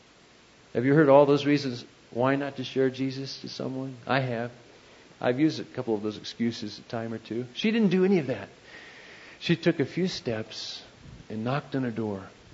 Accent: United States; Now, I grew up here in America, 9 years old, church on almost every corner in our cities, but never went to church

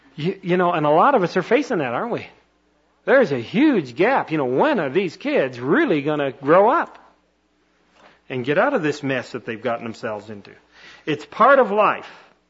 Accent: Canada; I'm a hockey puck. I grew up in Canada. I'm not an educated person at all.

